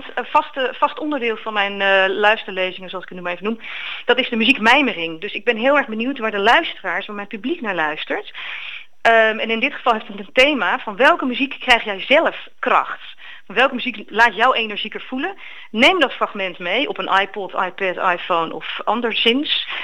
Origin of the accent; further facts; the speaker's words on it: The Hague, South Holland, Netherlands; Ik kom zelf ook uit Den Haag.